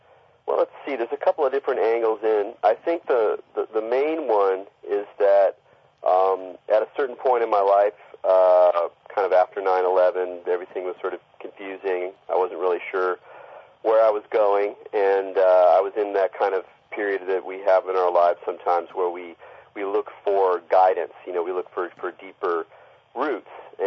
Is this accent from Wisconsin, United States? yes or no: no; California, United States; And so there was a lot of this ambient weirdness of growing up in California, just on top of the surfer culture and the drug culture